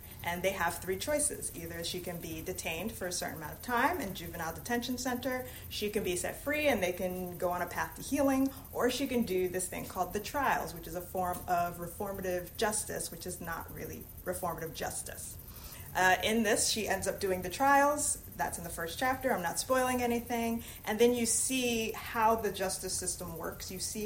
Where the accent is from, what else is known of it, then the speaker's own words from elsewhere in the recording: Queens, New York, United States; I'm from Queens, New York, so Don and I are New Yorkers